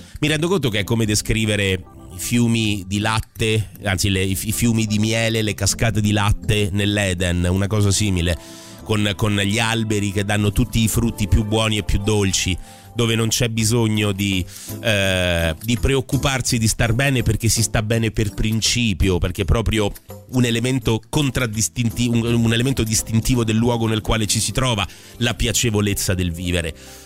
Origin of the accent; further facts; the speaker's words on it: L'Aquila, Abruzzo, Italy; moved away as an adult; Io vengo dall'Aquila, ho vissuto all'Aquila per gran parte della mia vita, per i primi 22 anni della mia vita ho vissuto all'Aquila